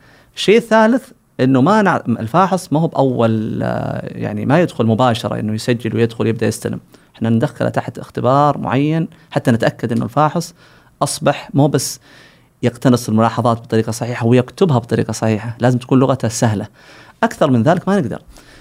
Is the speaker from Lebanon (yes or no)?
no; Saudi Arabia; مفهوم التطوير العقاري طبعا عندنا في السعودية حديث جدا